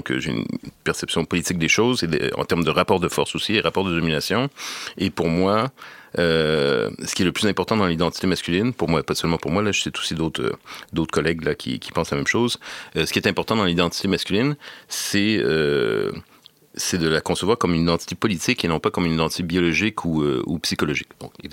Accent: Quebec, Canada; born there

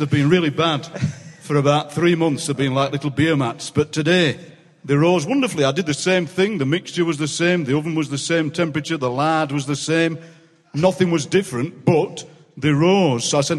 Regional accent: South East England, United Kingdom; I'm actually from Surrey and living there all the time.

